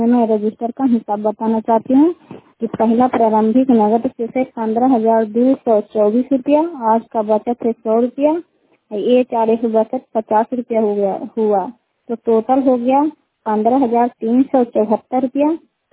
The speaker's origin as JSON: {"language": "Hindi", "town": "Sukhhariya", "region": "Bihar", "country": "India", "said": "सुखहरिया का रहने वाले हैं, रुखाई पंचायत चंडी प्रखंड नालंदा जिला के"}